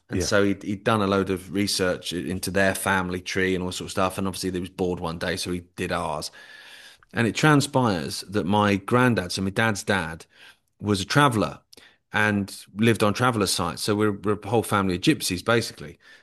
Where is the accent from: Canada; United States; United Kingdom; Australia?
United Kingdom; Isle of Wight, South East England; also born or lived in London; I grew up on the Isle of Wight, so I just grew up on the beach.